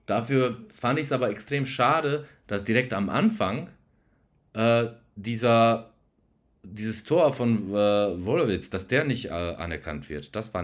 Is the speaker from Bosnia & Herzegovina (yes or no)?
yes; Sarajevo, Bosnia & Herzegovina; Ich bin ja aus Sarajevo, Bosnien-Herzegowina.